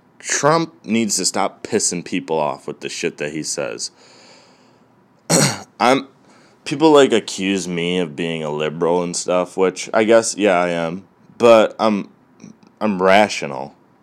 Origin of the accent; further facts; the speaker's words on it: Parma, Ohio, United States; Look, I'm from Cleveland, Parma, whatever, same thing.